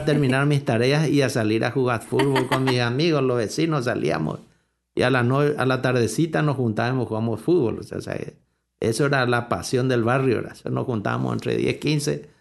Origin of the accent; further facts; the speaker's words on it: Asunción, Paraguay; born there; Pues nacido en Paraguay, en Asunción. Nací en medio de una familia tradicional católica. Yo había hecho la primaria en una escuela de franciscanos.